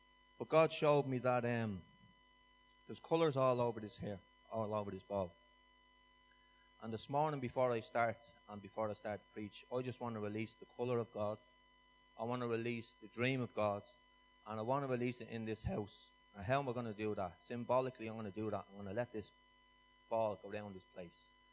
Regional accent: Clondalkin, Leinster, Ireland; I'm married to Adele. I'm from Clondalkin.

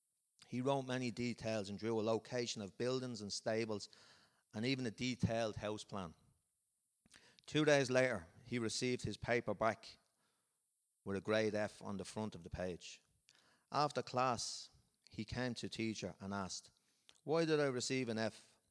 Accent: Clondalkin, Leinster, Ireland; I'm from Clondalkin, and you mightn't see me out here a lot

